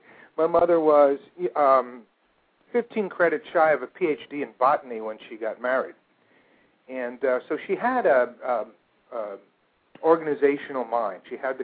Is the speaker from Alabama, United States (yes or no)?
no; New Jersey, United States; I grew up in a suburb of New York in New Jersey.